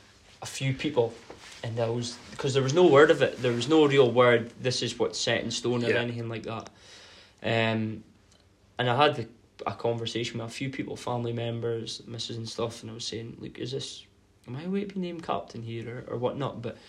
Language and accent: English; Inverurie, Scotland, United Kingdom; I'm from Inverurie. Family come and watch games.